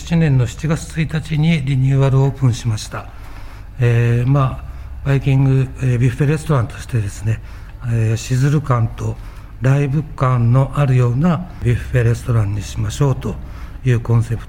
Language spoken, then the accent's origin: Japanese; Kamikawa, Hokkaido, Japan; 私は昭和37年生まれの、今59歳です。村長のあります上川町出身でして、地元の高校を卒業した後に調理師学校を行きまして、その後札幌の洋食レストランから、